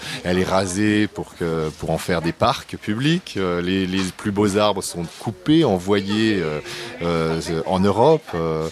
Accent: Grand Est, France; On est Lorrain.

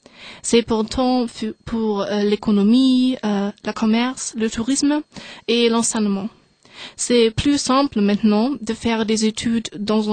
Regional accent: Germany; Hallo, ich komme aus Deutschland und … Ich bin 15 Jahre alt

